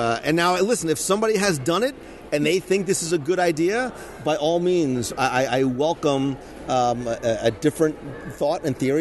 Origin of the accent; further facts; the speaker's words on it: Plainfield, New Jersey, United States; My old stomping grounds. I grew up in Plainfield. My office was in South Plainfield.